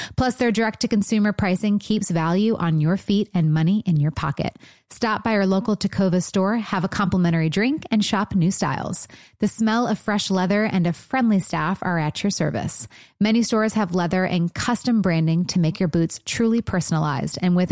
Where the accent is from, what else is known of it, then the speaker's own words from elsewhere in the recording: Michigan, United States; Michigan.